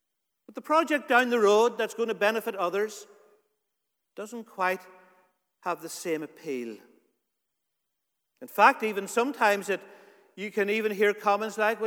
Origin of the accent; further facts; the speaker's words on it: Ulster, Ireland; I grew up in Donegal, and there